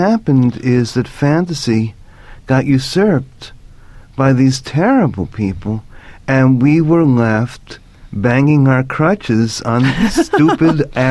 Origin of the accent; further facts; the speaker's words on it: New York, United States; Well, as a New Yorker living in Southern California